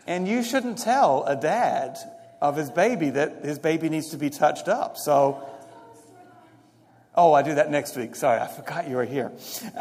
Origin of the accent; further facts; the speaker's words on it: England, United Kingdom; I grew up in England. We just have a lot of traffic jams.